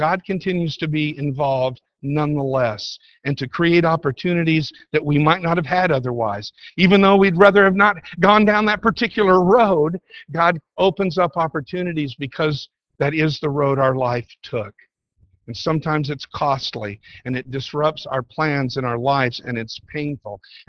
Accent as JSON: {"language": "English", "region": "California", "country": "United States", "said": "I really knew, you know, I'm a Californian. I need to go back to California"}